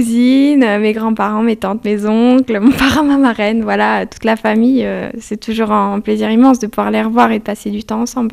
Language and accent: French; France; born there; Franco-suisse, voilà, je suis née en France, mais je suis aussi suissesse par ma maman. Et puis, j'étudie à Genève maintenant pour mon bachelor que je finis cette année en violoncelle.